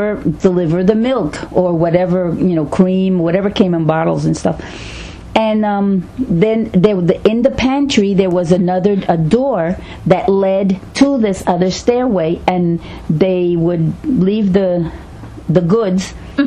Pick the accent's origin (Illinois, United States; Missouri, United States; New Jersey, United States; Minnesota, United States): New Jersey, United States; Vineland; Now you have to remember, I'm coming from Vineland. Not too much happened in Vineland.